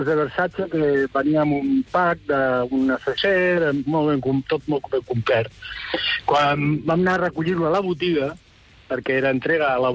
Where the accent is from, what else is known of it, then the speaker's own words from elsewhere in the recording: Sant Adrià de Besòs, Catalonia, Spain; now in Parets del Vallès, Spain; Jo sóc de Sant Adrià.